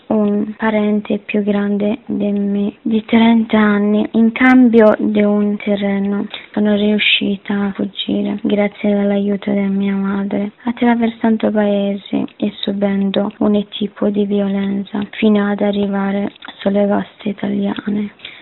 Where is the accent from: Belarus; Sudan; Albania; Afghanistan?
Afghanistan; now in Italy; Sono profuga afghana, sono scappata dal mio paese